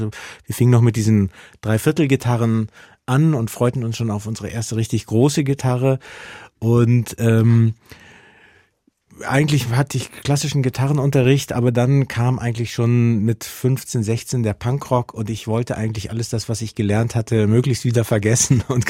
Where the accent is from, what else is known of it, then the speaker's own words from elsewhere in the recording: Munich, Bavaria, Germany; ich bin im Münchner Osten aufgewachsen, in München-Giesing und ging dann da auch aufs naturwissenschaftliche Gymnasium.